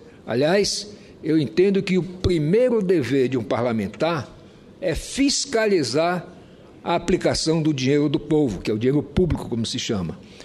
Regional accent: Roraima, Brazil; como roraimense, como senador de Roraima

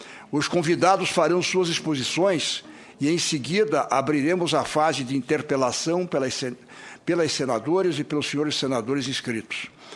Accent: Santa Catarina, Brazil; eu sou de Santa Catarina. Inclusive, a odontologia é forte no meu estado

